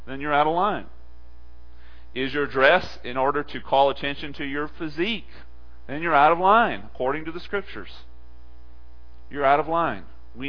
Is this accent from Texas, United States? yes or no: yes; Texas, United States; I grew up in East Texas, very far south and east, about as far south and east as you can get. 5 miles from the border of Louisiana, 10 miles or 15 miles from the coast of the Gulf of Mexico.